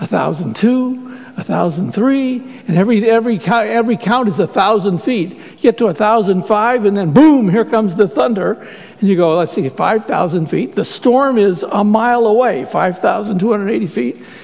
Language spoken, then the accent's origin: English; Ohio, United States; now in Long Island, United States; So when I was a child, I grew up in Ohio, and boy, did we have storms out there.